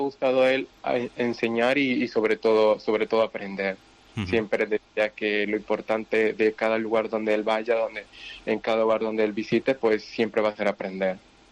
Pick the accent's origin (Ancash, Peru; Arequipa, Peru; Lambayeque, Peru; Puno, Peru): Lambayeque, Peru; Chiclayo; Chiclayo, de la ciudad de donde yo vengo